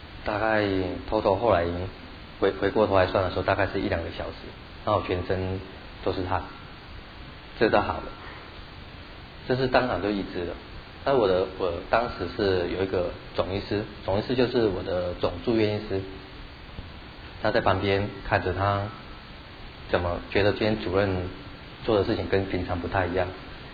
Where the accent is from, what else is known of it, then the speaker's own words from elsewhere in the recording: China; 那我也不晓得当时他去我们中国人讲的